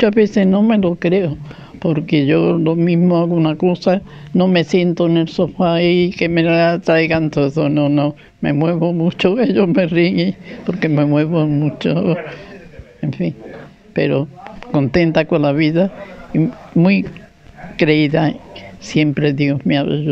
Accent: Huelva, Andalusia, Spain; born there; Pues nací en Huelva, en la calle Ruiz Vélez.

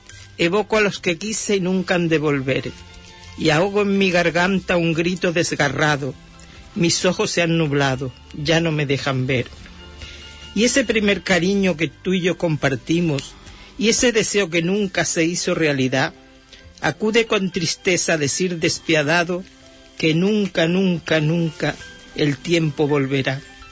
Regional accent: Canary Islands, Spain; esta la escribí después de de pasar muchos años sin volver a mi tierra, porque como he dicho en otra ocasión, soy canaria

